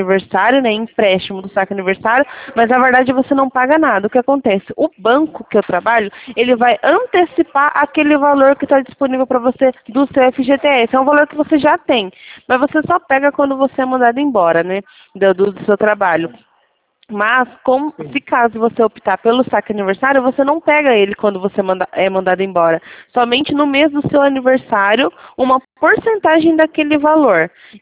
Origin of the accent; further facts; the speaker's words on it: São Paulo, Brazil; Eu sou de São Paulo também.